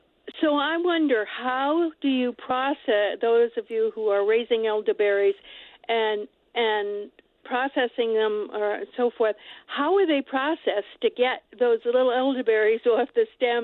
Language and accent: English; New York, United States; now in Kennebunk, United States; I grew up in the Hudson Valley near on the opposite side of the Hudson from Saratoga Springs on a farm that had been in the family since the 1700s.